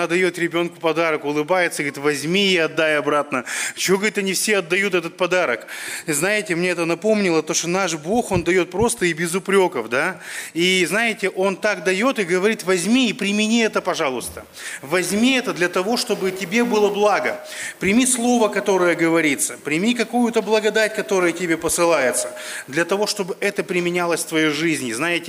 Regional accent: Perm, Perm Krai, Russia; я из Перми

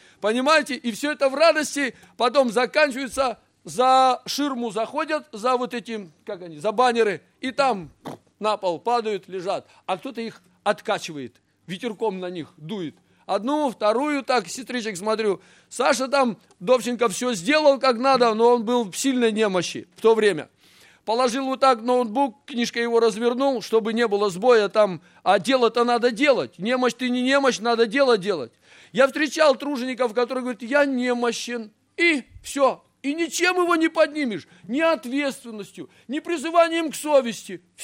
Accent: Siberia, Russia; А мы-то тоже сибиряки, но где-то мы как сибиряки задрожали.

